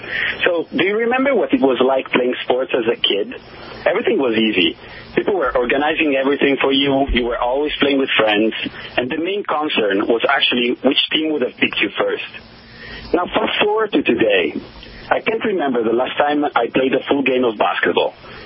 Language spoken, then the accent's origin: English; Italy; English is a second language; moved away; as you can hear from the accent, I'm from Italy, sono italiano.